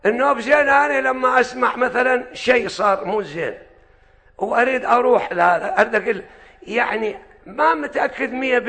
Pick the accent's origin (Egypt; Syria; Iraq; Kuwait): Iraq; مو شكل احنا عندنا بالعراق كله وصخ اذانه دوا ملتف دولا